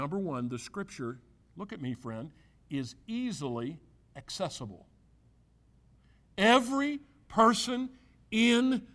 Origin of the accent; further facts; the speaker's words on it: Mississippi River, United States; I grew up in the Mississippi River.